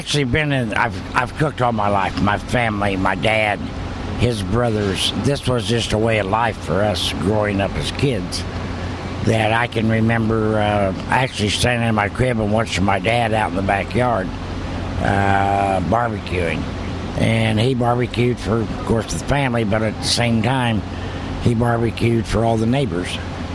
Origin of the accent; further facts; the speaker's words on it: Murfreesboro, Illinois, United States; And started a contest in Murfreesboro, my hometown, down in southern Illinois.